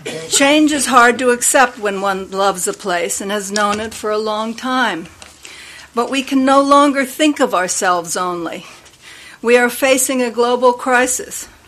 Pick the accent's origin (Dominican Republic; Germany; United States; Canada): United States; Port Clyde, Maine; As children growing up in Port Clyde … I went often to Monhegan on the Laura B. for free from the time we were both 6 years old.